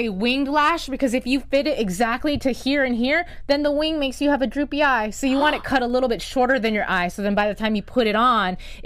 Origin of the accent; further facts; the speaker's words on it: North Carolina, United States; I mean, I grew up in North Carolina. There wasn't a lot of people who looked like me, and I'm only half.